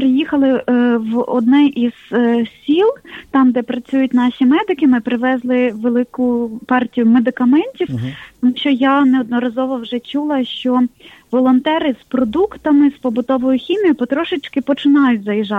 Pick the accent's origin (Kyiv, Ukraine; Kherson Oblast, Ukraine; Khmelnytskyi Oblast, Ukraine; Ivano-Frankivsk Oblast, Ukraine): Kherson Oblast, Ukraine; Nova Kakhovka; В моєму рідному місті, в Новій Каховці, більшість населення виїхали